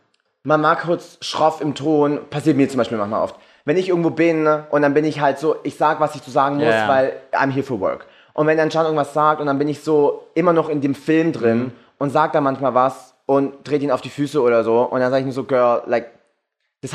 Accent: Germany; Ich meine, ich bin Deutscher.

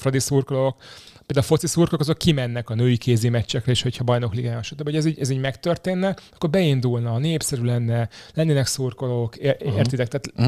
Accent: Zalaegerszeg, Zala, Hungary; Zalaegerszegen nőttem fel

